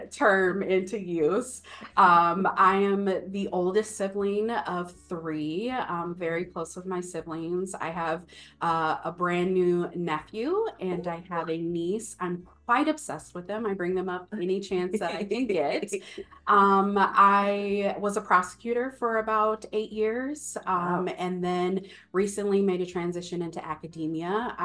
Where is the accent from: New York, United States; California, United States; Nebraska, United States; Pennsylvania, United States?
Nebraska, United States; Omaha; now in South Dakota, United States; I'm a proud first generation attorney, born and raised in Omaha, Nebraska, and then transplant to South Dakota, a proud South Dakota young lawyer.